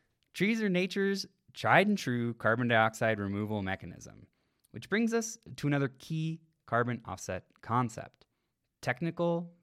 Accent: Seattle, Washington, United States; So I grew up in the Seattle area where we don't have oil drilling.

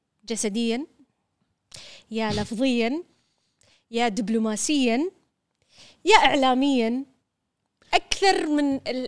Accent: Kuwait; أنا كويتي

